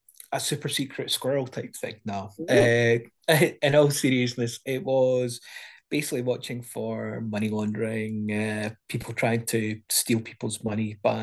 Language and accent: English; Penicuik, Scotland, United Kingdom; Well, I was born and bred in Penicuik, which is about 15 miles south of Edinburgh.